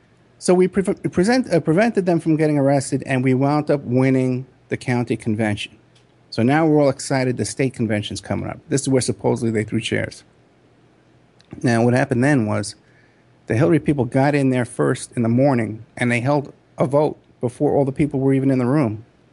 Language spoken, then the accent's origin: English; New York, United States; I go way back with Trump. I'm from New York, you know.